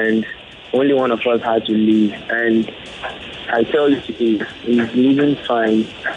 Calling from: Lagos, Nigeria; I'm calling from Lagos State.

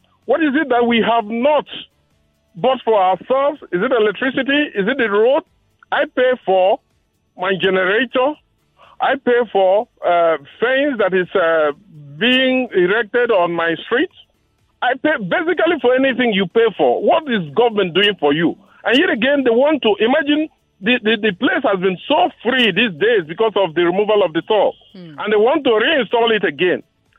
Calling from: Gbagada, Lagos, Nigeria; I'm calling from Gbagada.

